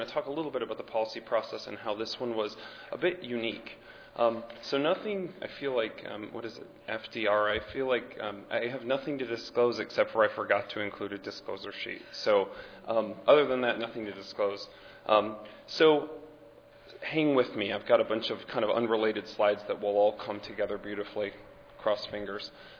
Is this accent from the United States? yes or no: yes; Michigan, United States; I'm from Michigan myself, born and raised